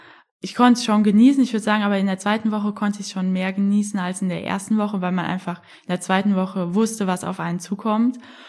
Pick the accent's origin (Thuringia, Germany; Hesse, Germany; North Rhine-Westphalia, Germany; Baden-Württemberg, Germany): Hesse, Germany; Frankfurt; ich komme ja aus Frankfurt